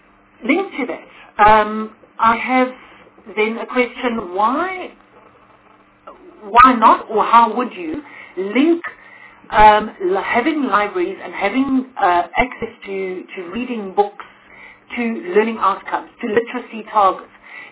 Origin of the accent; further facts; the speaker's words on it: Eastern Cape, South Africa; Now, I'm from the Eastern Cape.